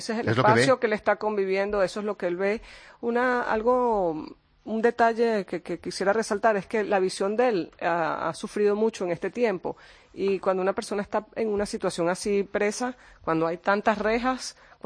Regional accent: Venezuela; la ciudadanía no es tan maltratada como somos los venezolanos.

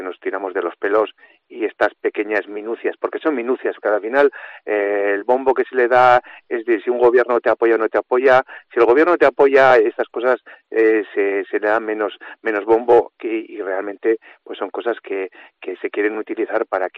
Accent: Navarre, Spain

